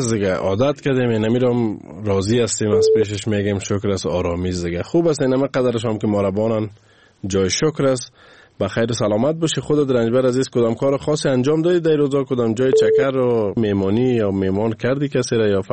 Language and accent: Persian; Afghanistan; من افغانم